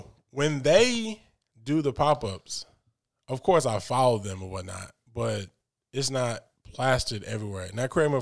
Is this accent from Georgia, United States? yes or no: yes; Atlanta, Georgia, United States; But guess what? I'm from Atlanta. It's going to happen in Atlanta.